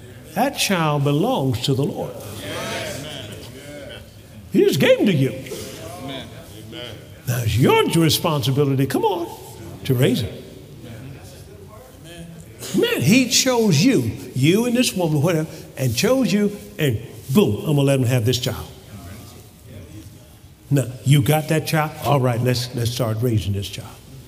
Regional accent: Tuskegee, Alabama, United States; Here I was raised in Tuskegee, Alabama

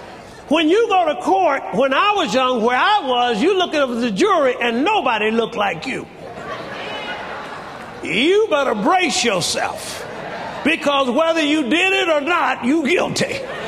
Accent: Alabama, United States; I was brought up in Alabama. When I was brought up, you could not swim in the swimming pool that the whites swim in my town. You could not go to their school.

